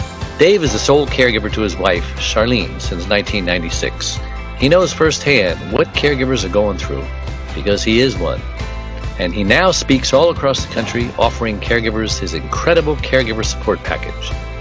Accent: Brooklyn, New York, United States; born there; And I was born in Brooklyn.

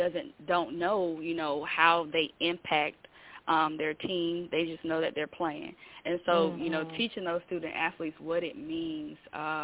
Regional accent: Jacksonville, Florida, United States; Jacksonville, Florida.

